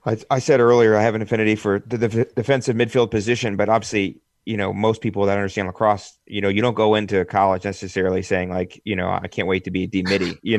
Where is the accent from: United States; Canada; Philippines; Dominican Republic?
United States; Hilliard, Ohio; I'm from Ohio, so I'm right outside Columbus.